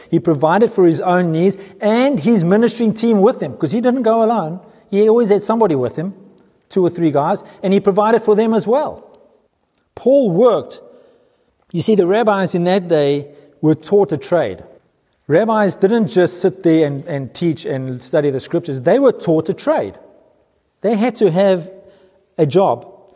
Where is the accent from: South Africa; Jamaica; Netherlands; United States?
South Africa; now in New Zealand; as a South African, hits home coming to New Zealand with the dole.